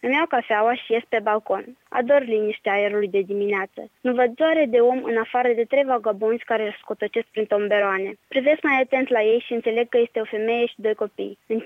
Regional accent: Moldova; accent: Moldovan; now in Timișoara, Romania; Moldoveancă de peste Prut, îi răspund eu. Îmi spune că m-a cunoscut după accent. Am un an jumătate de când sunt în Timișoara și accentul încă mă mai dă de gol.

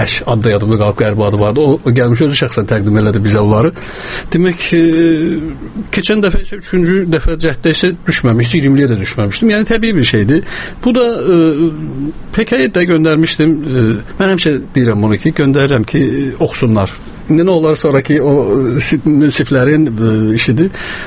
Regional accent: Zangilan District, Azerbaijan; born there; bu hekayə mənim doğulduğum ərazi, doğulduğum yer Zəngilan rayonu işğal olunub

